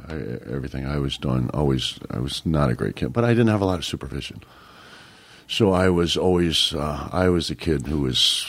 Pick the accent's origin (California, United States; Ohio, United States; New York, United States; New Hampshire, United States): California, United States; San Francisco; I grew up a lot in San Francisco, and I was a huge 49ers fan.